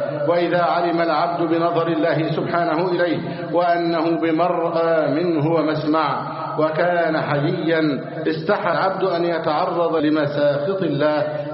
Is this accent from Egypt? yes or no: yes; Egypt; اللهم احفظ بلدنا مصر أمنا أمانا سخاء رخاء وسائر بلاد المسلمين